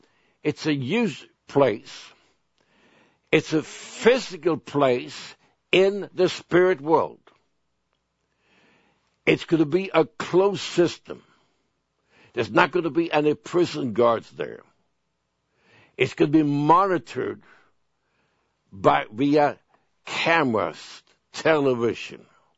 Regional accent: Sweden; moved away as an adult; And I was born in Sweden. I lived in Sweden until I was about 21 years old.

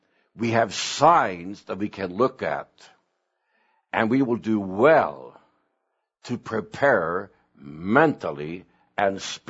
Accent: Sweden; Now, remember, I was born in Sweden, so I was raised in a different environment.

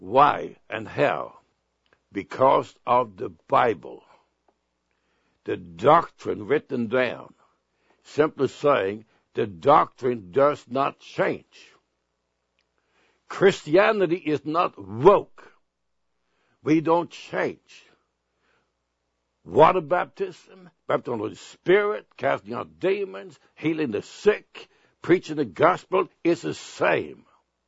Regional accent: Sweden; first language Swedish; English is a second language; Now, my native language is Swedish. That's the language I learned as a baby and a young child. And I also got a special dialect from the area where I come from that I really can't get rid of.

